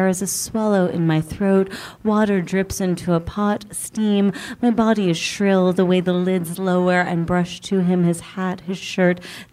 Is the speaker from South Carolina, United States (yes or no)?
yes; South Carolina, United States; also born or lived in New York; So I grew up in South Carolina, and I know you can tell that from all my talking about the dogs and all of those other southern things.